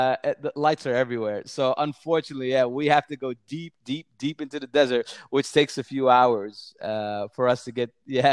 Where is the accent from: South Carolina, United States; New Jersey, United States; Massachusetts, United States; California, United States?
New Jersey, United States; now in Dubai, United Arab Emirates; so I'm actually from New